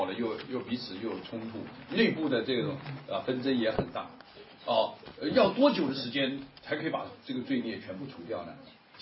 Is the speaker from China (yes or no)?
yes; China; 如果让我们中国人的话是不行啊